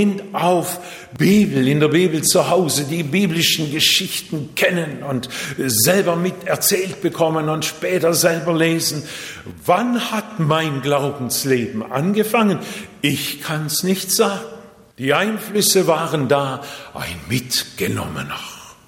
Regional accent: Japan; wir waren eine Missionarsfamilie, ich bin in Japan geboren und aufgewachsen

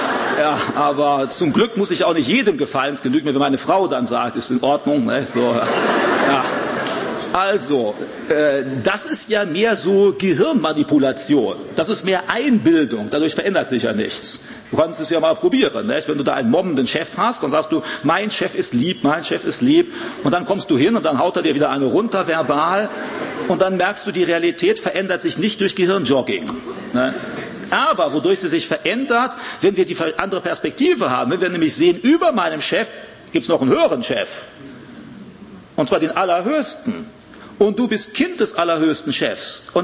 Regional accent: Germany; Und wenn ich als typischer Deutscher da hinkommen würde, dann würde ich sagen, naja, irgendwie nicht schlecht

